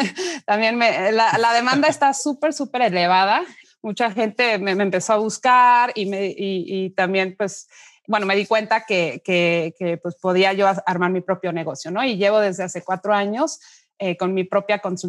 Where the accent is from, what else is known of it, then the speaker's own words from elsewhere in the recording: Mexico; Soy mexicana, pero bueno, de descendencia alemana.